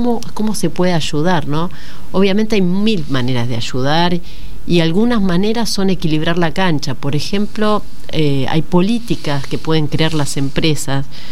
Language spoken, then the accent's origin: Spanish; Rosario, Santa Fe, Argentina; Yo soy de Rosario y me pongo a pensar con gente que viene de otros lugares